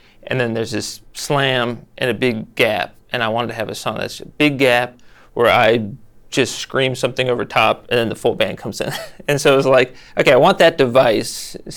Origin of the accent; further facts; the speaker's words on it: California, United States; I'm from Northern California, but I get that I'm from the South, or I get that I'm from like the Netherlands.